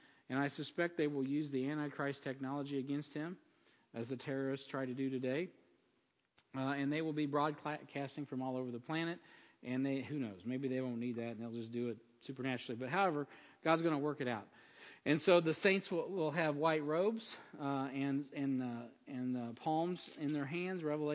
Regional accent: United States; I don't even like the British. That's why I'm an American.

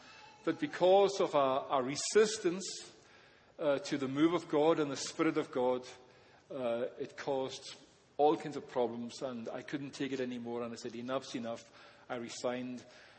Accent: Scotland, United Kingdom; moved away as an adult; now in Canada; So born and brought up in Scotland and moved to Canada in 2007, my wife and I moved here

